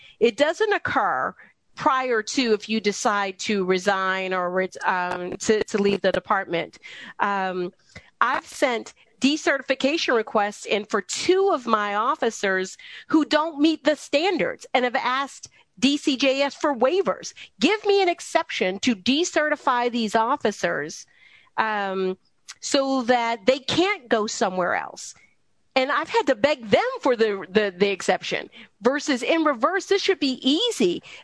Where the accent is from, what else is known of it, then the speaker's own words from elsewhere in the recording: Pennsylvania, United States; I came from Pennsylvania.